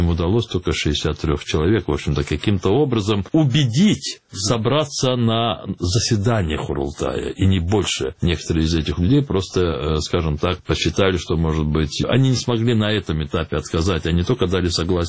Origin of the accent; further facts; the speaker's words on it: Crimea, Ukraine; Как и многие народы Объединенной Европы, да, мы, крымские татары, в одной из таких сфер оказались беспечными.